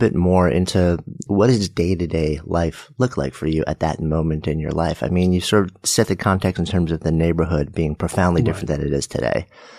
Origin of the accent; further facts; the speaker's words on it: New York, United States; I grew up just outside of New York. I've been a New Yorker. I've been in the city for 25, 30 years now myself.